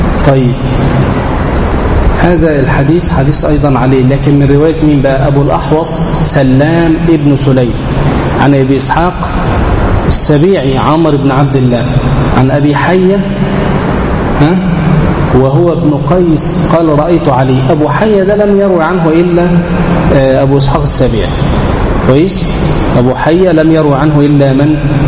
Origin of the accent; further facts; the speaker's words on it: Egypt; والكتب دي كلها صنفها عندنا هنا في مصر